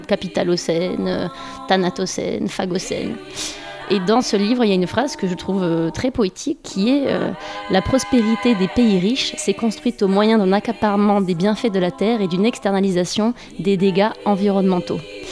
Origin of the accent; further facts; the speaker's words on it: Carcassonne, Occitanie, France; also born or lived in Toulouse / Montpellier / Paris; je suis née à côté de Toulouse, j'ai grandi à Carcassonne, j'ai fait mon lycée à Montpellier.